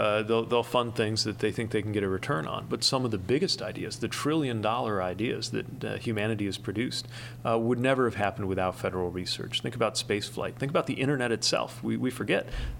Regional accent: Midwest, United States; as a Midwesterner, as a veteran

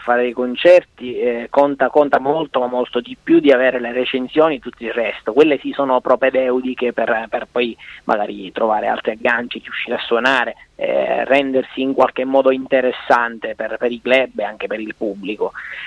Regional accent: Catania, Sicily, Italy; È un accento molto molto forte, è difficile nasconderlo, insomma, si capisce. Soprattutto noi di Catania abbiamo questa cantilena.

